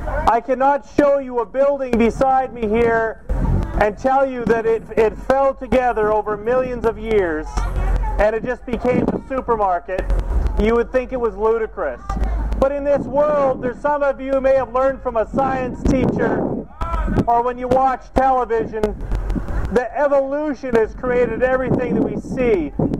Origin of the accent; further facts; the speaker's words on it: Canada; because I came from Canada, we have thousands and thousands of laws